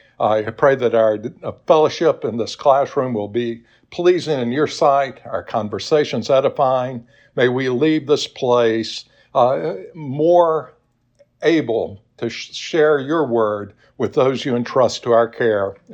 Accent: Rock Island, Tennessee, United States; I grew up in my hometown is Rock Island, Tennessee. Did I tell y'all about that last week? Just a very small town, less than 100 people.

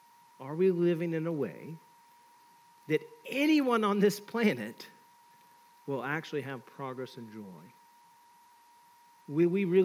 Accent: the South, United States; Let me give a fun analogy because I'm from the South.

